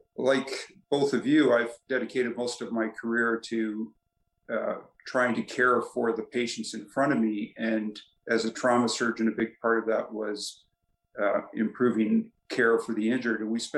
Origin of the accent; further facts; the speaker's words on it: Edmonton, Alberta, Canada; I grew up in Edmonton, and went to school there, including medical school at the University of Alberta.